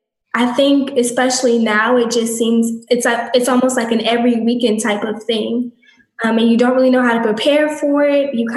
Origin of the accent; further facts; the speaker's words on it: New Orleans, Louisiana, United States; I'm from the great city of New Orleans, Louisiana.